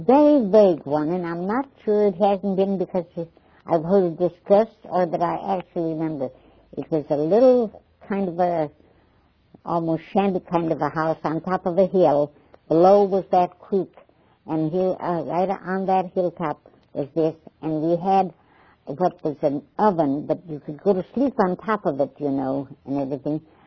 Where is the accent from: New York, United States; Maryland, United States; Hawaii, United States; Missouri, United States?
Missouri, United States; St. Louis; St. Louis, well, of course we come from St. Louis, but we lived in the ghetto in St. Louis, on Wash Street.